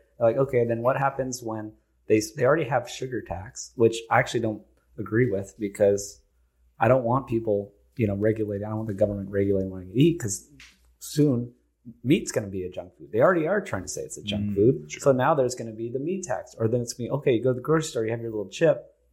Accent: Hawaii, United States; And I'm from Hawaii, and they have a lot of Axis deer.

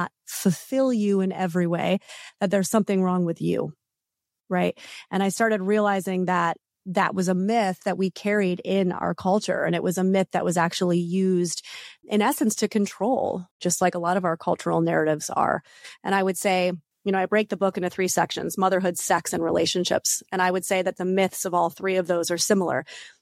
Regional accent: New York, United States; moved away as an adult; now in California, United States

